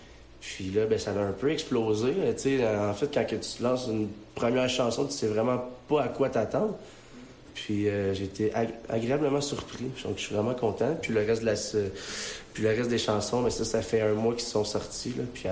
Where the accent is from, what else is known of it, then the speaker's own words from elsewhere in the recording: Montreal, Quebec, Canada; nous autres, on vient comme de Montréal, puis on est à 15 heures de char